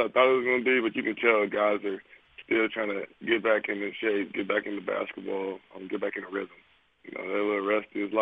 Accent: Portland, Oregon, United States; I feel like it was amazing growing up in Portland.

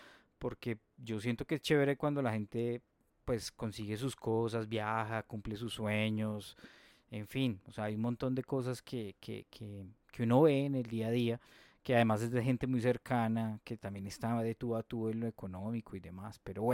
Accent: Colombia

